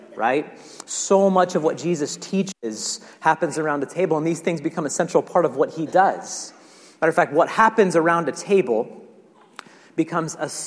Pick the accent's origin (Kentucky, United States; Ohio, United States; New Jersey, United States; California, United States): California, United States; Truckee; I grew up in the Tahoe, Truckee region, lots of snow when I was growing up